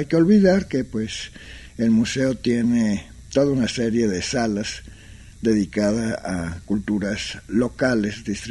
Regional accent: Jalisco, Mexico; porque me crié en un pueblo del sur de Jalisco, junto a un ingenio.

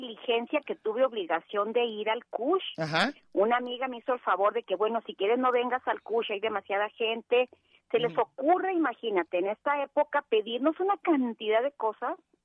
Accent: Mexico; somos cucarachas los mexicanos

